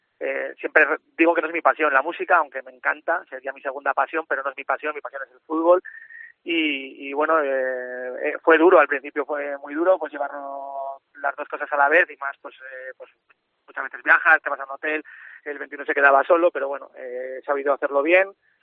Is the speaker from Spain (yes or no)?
yes; Grañén, Aragon, Spain; Yo al final tuve la suerte de jugar en mi pueblo tres años